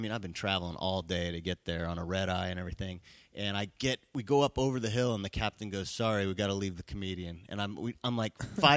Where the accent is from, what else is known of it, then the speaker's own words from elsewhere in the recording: Las Vegas, Nevada, United States; So, where are you from? And I go, Las Vegas.